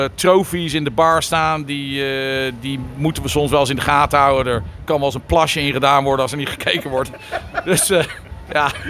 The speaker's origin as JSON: {"language": "Dutch", "town": "Leiden", "region": "South Holland", "country": "Netherlands", "said": "Ik kom uit Leiden, maar we stonden vroeger op de camping in Duinrel."}